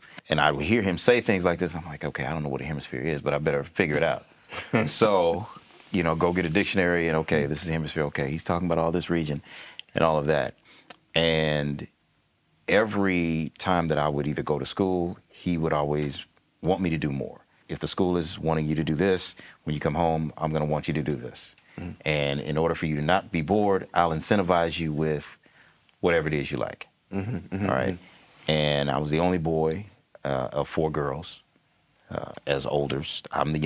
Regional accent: Illinois, United States; I was born and raised in Illinois.

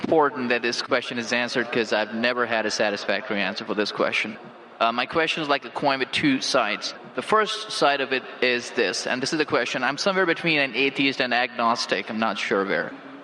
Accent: Phoenix, Arizona, United States; I'm from Phoenix, Arizona, in the United States.

